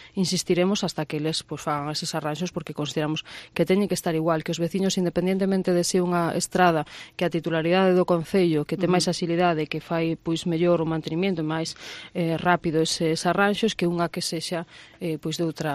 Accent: Narón, Galicia, Spain; os que somos de Narón de toda a vida, os que vivimos aquí, eu teño 41 anos, que vivín 41 anos menos os anos que estiven estudando fora

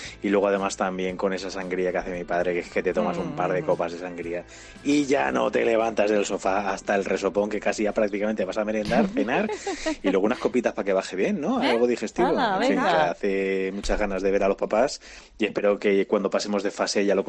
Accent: Valencia, Valencian Community, Spain; now in Madrid, Spain; yo soy de Valencia pero vivo en Madrid

